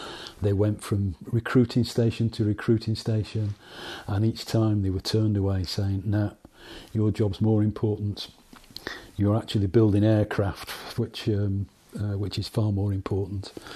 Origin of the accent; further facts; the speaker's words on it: Horwich, North West England, United Kingdom; also born or lived in Manchester; now in Leominster, United Kingdom; And we moved to Horwich, a little town just outside Bolton, again in Lancashire. We moved there in about 54, I think it was.